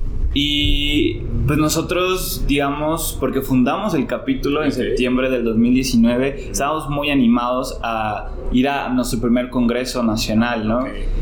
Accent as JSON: {"language": "Spanish", "town": "Tampico", "region": "Tamaulipas", "country": "Mexico", "said": "había varias opciones ahí de universidades en Tampico, que soy de Tampico."}